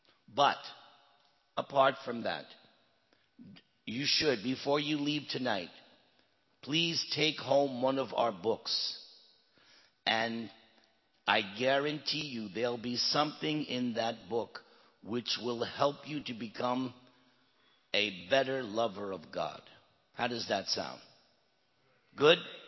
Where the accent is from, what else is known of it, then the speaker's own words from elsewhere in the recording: Long Island, New York, United States; I'm not technically from New York City, but I do consider myself a New Yorker from Long Island.